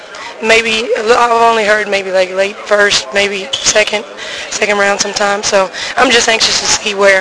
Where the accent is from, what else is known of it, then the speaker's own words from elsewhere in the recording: Texas, United States; Houston, definitely. Because I'm from Texas.